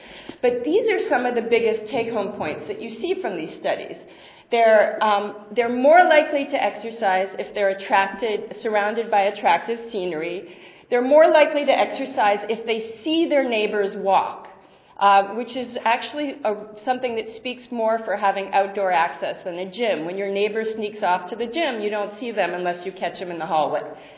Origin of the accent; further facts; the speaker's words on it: Berkeley, California, United States; This is my hometown of Berkeley, California.